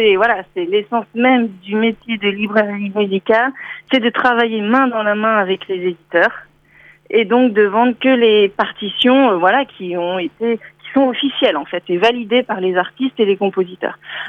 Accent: Nantes, Pays de la Loire, France; moi je suis nantaise de souche et puis forcément la vie a fait que je suis partie de Nantes pour le travail, pour les études, etc. Et puis quand j'ai voulu revenir m'installer à Nantes

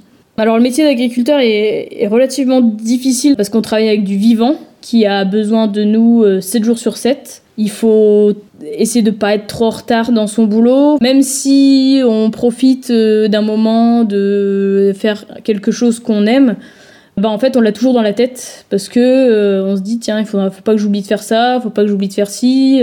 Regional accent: Bannalec, Brittany, France; Je suis de Banalec, je suis du Finistère, la Sud.

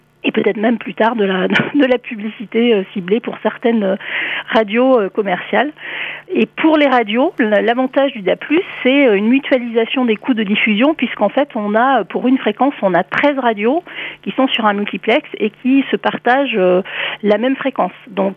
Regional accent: Brittany, France; les grands axes autoroutiers et routiers chez nous en Bretagne, puisqu'on n'a pas d'autoroute

